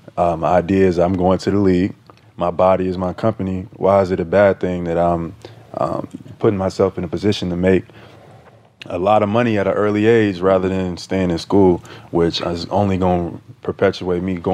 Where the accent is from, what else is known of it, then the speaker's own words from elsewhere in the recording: Atlanta, Georgia, United States; I'm from Atlanta, so you know.